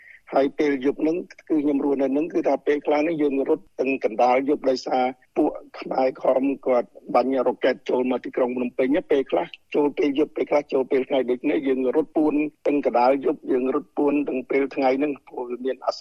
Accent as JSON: {"language": "Khmer", "region": "Kampong Cham", "country": "Cambodia", "tie": "born or raised there", "said": "ខ្ញុំកើតនៅក្នុងប្រទេសទៀតខ្ញុំក្រោបក្នុងប្រទេសនៅខេត្តកំពង់ចាម"}